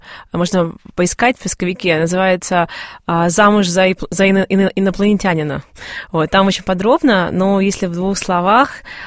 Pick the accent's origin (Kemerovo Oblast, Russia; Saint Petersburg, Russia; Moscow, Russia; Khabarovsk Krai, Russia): Saint Petersburg, Russia; я тогда жила в Петербурге, я коренная петербурженка